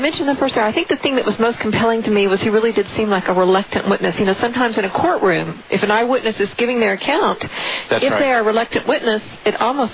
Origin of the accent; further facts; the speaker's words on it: Houston, Texas, United States; although we're both here from Houston.